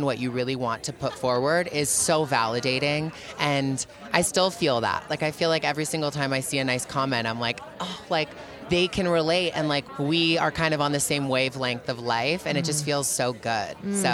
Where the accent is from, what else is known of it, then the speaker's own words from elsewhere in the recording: Toronto, Ontario, Canada; I grew up in Toronto, which is, to some may seem like a small town, but it really was a big city.